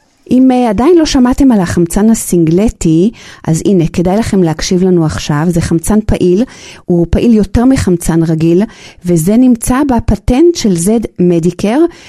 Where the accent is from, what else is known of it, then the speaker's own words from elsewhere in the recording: Ra'anana, Central District, Israel; אנחנו מרעננה